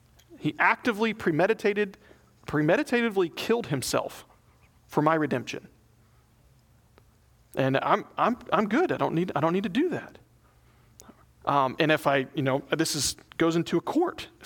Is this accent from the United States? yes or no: yes; the South, United States; born there; I was born in the South, and I will use that training.